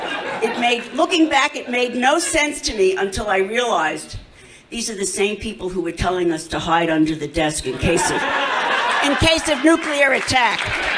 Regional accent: New York, United States; I'm gonna tell you, I'm from New York originally. Whenever I meet another former New Yorker down here, my husband says it sounds like we were all in prison.

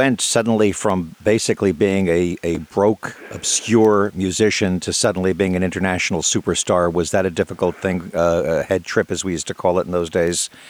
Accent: New York City, New York, United States; I was from New York, where I was a DJ

